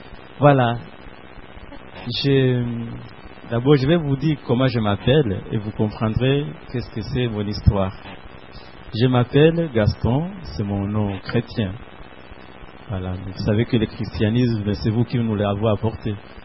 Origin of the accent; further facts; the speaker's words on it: Goma, North Kivu, DR Congo; moved away; Alors, je suis arrivé ici en 1988. Je venais justement d'Isaïr, spécialement de la ville de Goma, à quelques mètres à la frontière avec le Rwanda